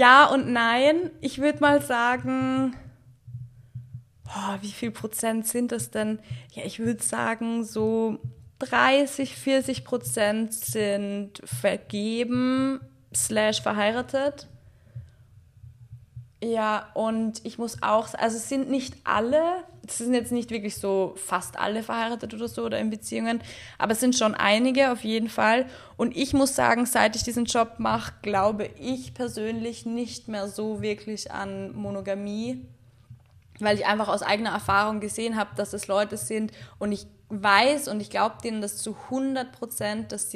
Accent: Austria; ich komme auch aus Österreich, und da habe ich in so einem Café gearbeitet

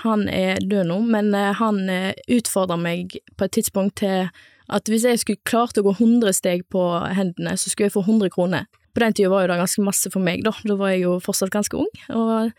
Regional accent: Moster, Vestland, Norway; Jeg jo fra Moster, og jeg det midterste av tre søsken.

